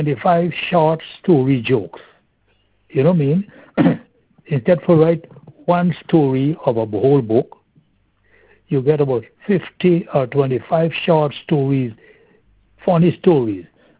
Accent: Guyana; I am from Guyana. I'm an Indian guy.

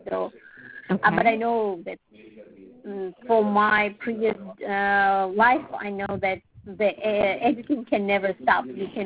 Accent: Armenia

